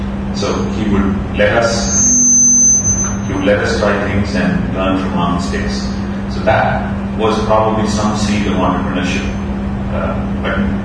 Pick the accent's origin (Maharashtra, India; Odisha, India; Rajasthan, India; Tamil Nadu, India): Tamil Nadu, India; Chennai; also born or lived in Tuticorin; So I grew up in Tuticorin until class 6, moved to Chennai in class 7.